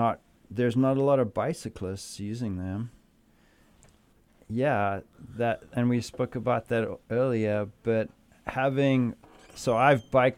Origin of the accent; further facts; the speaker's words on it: Johannesburg, Gauteng, South Africa; I grew up in Johannesburg, and if you think traffic's crazy here, yeah, you have no idea.